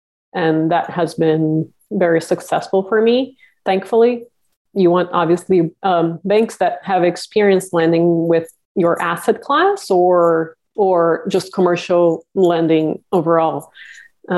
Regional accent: Brazil; now in San Francisco, United States; I'm originally from Brazil and have been very blessed to be able to come to the U.S. 20 years ago. I live in San Francisco.

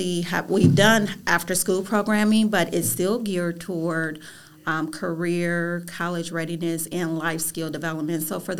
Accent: Detroit, Michigan, United States; also born or lived in Chicago, Illinois; So I grew up in the city of Detroit. I'm actually from Chicago, Illinois.

